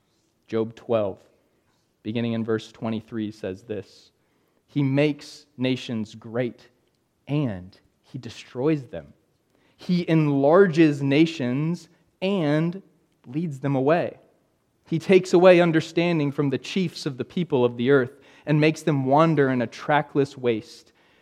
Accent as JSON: {"language": "English", "region": "California", "country": "United States", "tie": "born or raised there", "also_born_or_lived": "Indiana", "said": "Growing up in California, we couldn't burn anything. You could not burn in California. So I didn't get to burn a Christmas tree until adulthood in Indiana."}